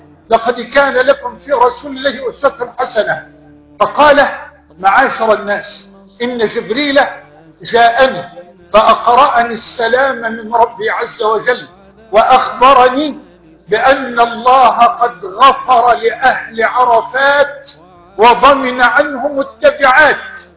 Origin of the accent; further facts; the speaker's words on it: Egypt; ولا تنسوا بلدنا مصر اليوم من الدعاء